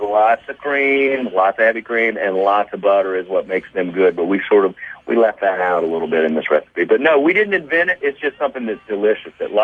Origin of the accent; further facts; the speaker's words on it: Albany, Georgia, United States; now in Savannah, United States; I'm born and raised in Albany, Georgia. Mm-hmm. Everyone in my family is. So we're from Southwest Georgia, and then we migrated over to coastal Georgia, over to Savannah.